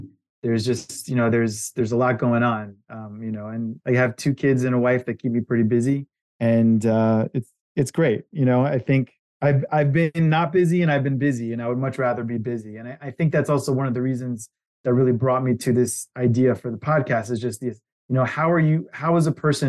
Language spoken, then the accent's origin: English; New Jersey, United States; After growing up in New Jersey and, you know, with the cold winters and going to college in New York